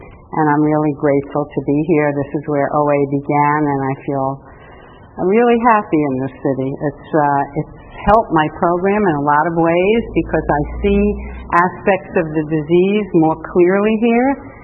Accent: Valley Stream, New York, United States; also born or lived in Brooklyn; I was born in Brooklyn, and I lived in a very, really a close community. Everybody was the same. And then we moved to Long Island, to Valley Stream, and people were a little different.

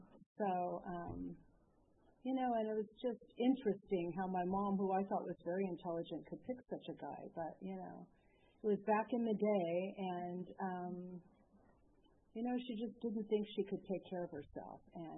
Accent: Covina, California, United States; And, you know, I was raised in Covina, so it wasn't that far.

